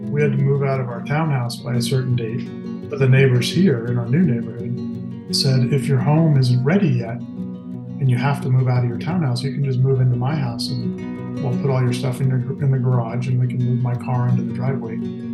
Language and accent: English; Sacramento, California, United States; also born or lived in France / Italy / New York; but I grew up mostly in Sacramento. In California, but I lived a lot of different places over the years. I went to school in the Bay Area. I went to school in France for a year